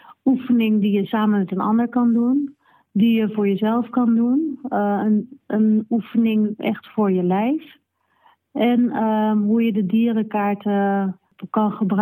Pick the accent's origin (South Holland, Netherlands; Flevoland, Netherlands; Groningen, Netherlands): South Holland, Netherlands; Rotterdam; Ja, en we komen allebei uit Rotterdam, dus dat is wel weer grappig.